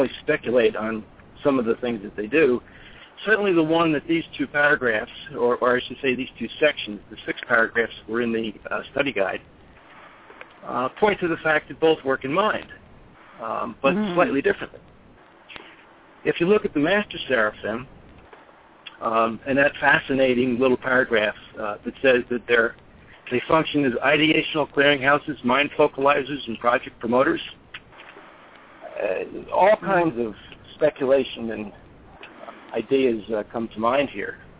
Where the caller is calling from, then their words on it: Maryland, United States; I'm calling from Washington, D.C. area, Maryland. Pretty much the same area Neil's in.